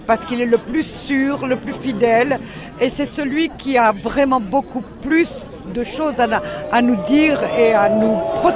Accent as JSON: {"language": "French", "country": "France", "said": "moi, je suis française, de père espagnol et de mère algérienne, mais française."}